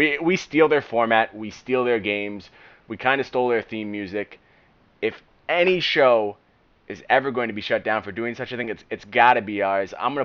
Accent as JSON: {"language": "English", "country": "Canada", "said": "Being Canadian is definitely, for the first time ever, a benefit to us."}